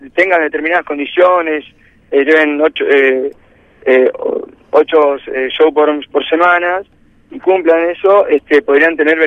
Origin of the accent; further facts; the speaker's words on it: Santa Fe, Argentina; Somos muy santafesinos, hay muchas siestas por acá